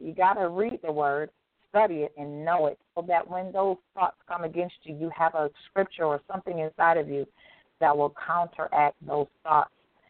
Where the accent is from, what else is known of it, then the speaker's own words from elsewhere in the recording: Detroit, Michigan, United States; as my friend Pamela says, Detroit homie. We use that word anymore, but okay, it'll work for today. Another Detroit native.